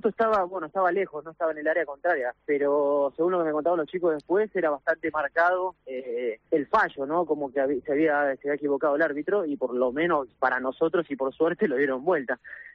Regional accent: Buenos Aires, Argentina; yo soy de Buenos Aires

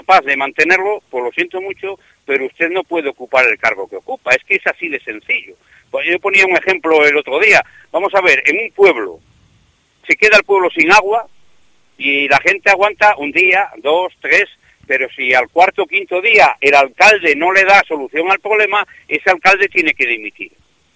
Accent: Castile and León, Spain; que somos castellanos y leoneses todos

